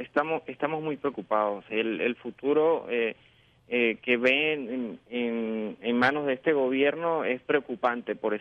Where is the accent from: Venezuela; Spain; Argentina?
Venezuela; Nosotros como venezolanos queremos una nación en paz